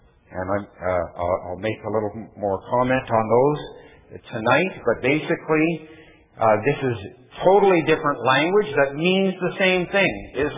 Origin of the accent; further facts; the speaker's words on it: Canada; I grew up in Canada between the two superpowers of the world, the USSR, some of us are old enough to remember that, and the United States